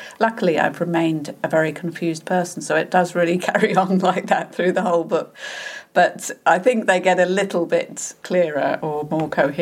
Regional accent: United Kingdom; I'm British, I'm middle class, and, you know, and I'm from the comedy world

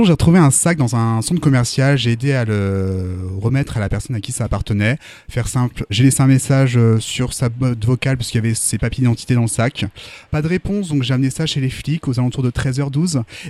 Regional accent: Hauts-de-France, France; Alors si tu veux j'ai grandi en Picardie.

